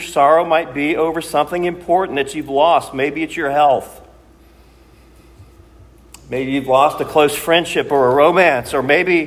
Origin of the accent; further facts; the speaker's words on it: Virginia, United States; also born or lived in Mississippi; I actually claim dual statehood, Virginia, my home state, and Mississippi, where I've spent most of the rest of my days.